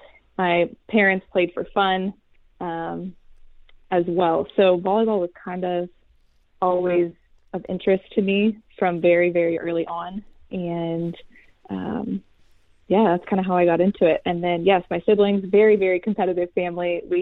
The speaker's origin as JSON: {"language": "English", "town": "Parker", "region": "Colorado", "country": "United States", "tie": "born or raised there", "said": "Yes, I grew up in Parker, Colorado, just southeast of Denver. I am the second oldest of 7 kids."}